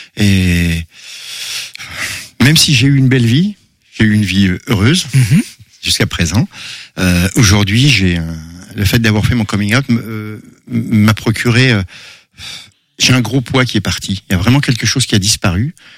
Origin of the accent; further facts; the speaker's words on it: Verdun, Grand Est, France; now in Angers, France; Oui, Verdunoise exactement.